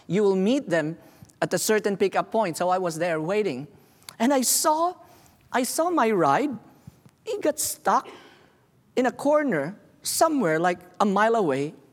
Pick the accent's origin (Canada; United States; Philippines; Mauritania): Philippines; I said, no, I'm from the islands, I'm from the Philippines.